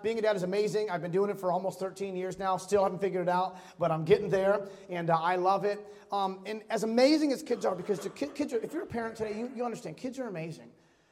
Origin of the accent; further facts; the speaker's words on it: Holyoke, Massachusetts, United States; But I'm from Western Mass. We grew up in Western Mass, Holyoke, Massachusetts. So we are native New Englanders